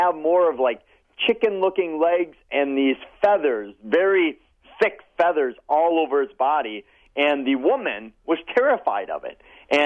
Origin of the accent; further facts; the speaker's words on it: Eau Claire, Wisconsin, United States; Yes, my hometown has been inhabited by this mysterious creature.